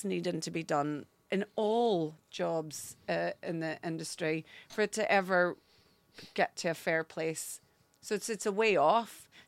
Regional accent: Derry, Northern Ireland, United Kingdom; like growing up in Derry, like, the Troubles was on and it was still rife at that time.

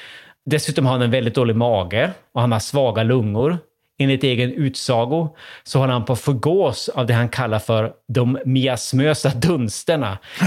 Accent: Sweden; jag var svensk gästforskare i Köpenhamn i början av 00-talet

